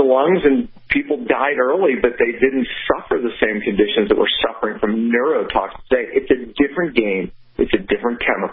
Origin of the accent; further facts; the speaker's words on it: Pittsburgh, Pennsylvania, United States; You know, I remember, I grew up in Pittsburgh